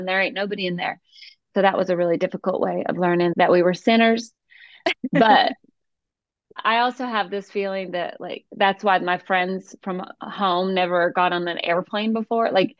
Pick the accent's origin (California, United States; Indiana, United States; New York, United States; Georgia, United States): Georgia, United States; Calhoun; I'm from Calhoun, Georgia. We have a Nike outlet.